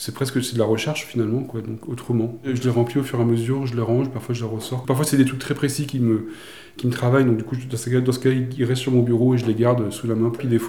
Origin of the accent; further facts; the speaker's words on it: Grenoble, Auvergne-Rhône-Alpes, France; Je suis de Grenoble, j'ai grandi là-bas